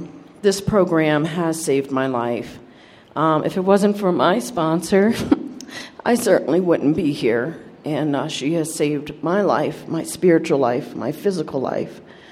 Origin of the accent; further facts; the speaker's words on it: Cedar Rapids, Iowa, United States; I'm from Cedar Rapids, Iowa.